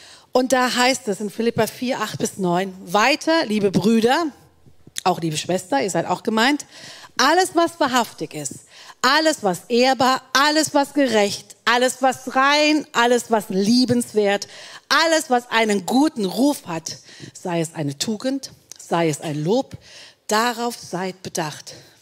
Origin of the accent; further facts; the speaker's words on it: Düsseldorf, North Rhine-Westphalia, Germany; Und mein Thema in diesem Jahr und das Thema unserer Kirche in Düsseldorf, wo ich herkomme, ist das Wort weiter.